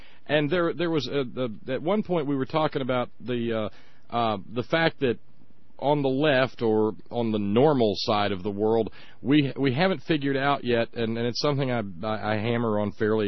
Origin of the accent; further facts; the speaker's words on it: the South, United States; You're a Southerner, I'm a Southerner. And we love a lot of things about the South, and there's a lot of other things that we hate.